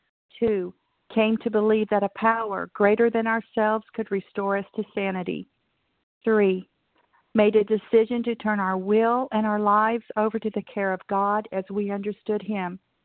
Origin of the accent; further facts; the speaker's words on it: Oklahoma, United States; I'm from Oklahoma.